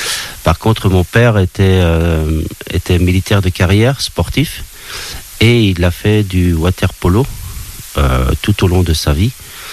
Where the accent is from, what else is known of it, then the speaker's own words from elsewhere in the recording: Brussels, Brussels-Capital Region, Belgium; born there; Alors je suis né à Bruxelles, en Belgique, et ça fait maintenant 50 ans